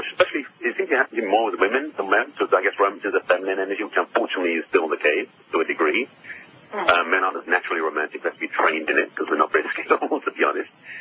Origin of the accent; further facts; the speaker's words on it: England, United Kingdom; I'm originally from England and grew up in a fairly conservative, reserved background, because that's kind of what English culture was or is.